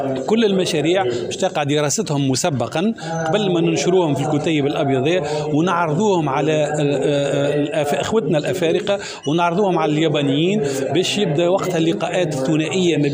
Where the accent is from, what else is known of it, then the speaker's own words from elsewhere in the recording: Tunisia; أنا كتونسي